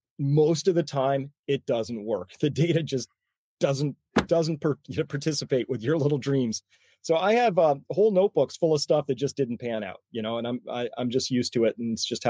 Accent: Connecticut, United States; So I grew up in Connecticut, and … I was always outdoors.

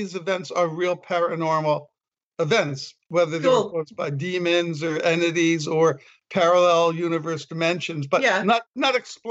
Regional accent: New York, United States; And I hated the cockroaches, but I'm from New York.

